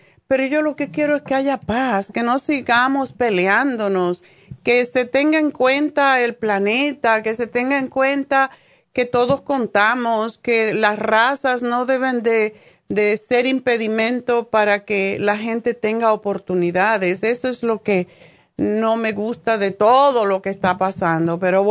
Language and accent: Spanish; Cuba; moved away; en mi caso personal, ¿por qué me fui de Cuba? Es porque tenía temores, igual como está pasando ahora. Entonces, yo digo, bueno, me vine aquí buscando la paz